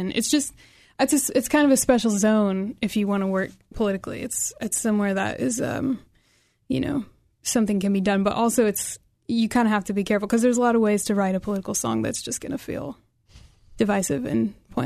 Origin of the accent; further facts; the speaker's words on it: Chicago, Illinois, United States; now in Nashville, United States; I grew up in Chicago, but I have been in Nashville about 10 years now, so I definitely call that home now.